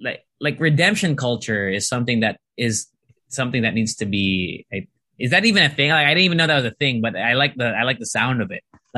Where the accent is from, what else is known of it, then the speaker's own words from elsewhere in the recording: United States; I grew up in the States for a good part of my life.